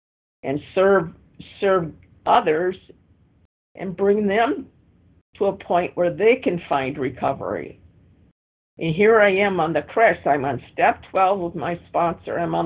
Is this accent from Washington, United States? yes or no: yes; Washington, United States; and I am from Washington State.